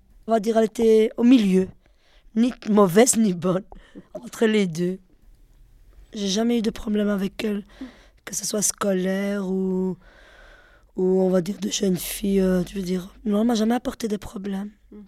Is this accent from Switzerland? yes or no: no; Schaerbeek, Brussels, Belgium